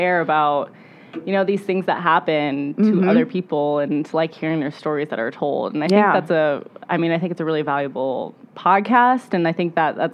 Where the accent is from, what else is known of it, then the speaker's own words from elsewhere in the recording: Milan, Illinois, United States; So I grew up in Milan